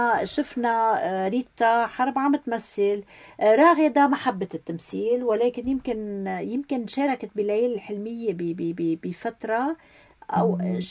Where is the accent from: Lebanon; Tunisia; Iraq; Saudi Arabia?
Lebanon; نحن كشعب لبناني وكشعب عربي